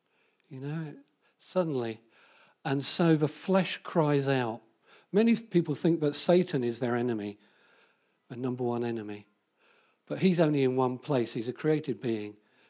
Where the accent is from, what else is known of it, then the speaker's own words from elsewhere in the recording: England, United Kingdom; I said, I'm from the kingdom of God. I'm not from England anymore. I'm dead. I died to England 40 years ago.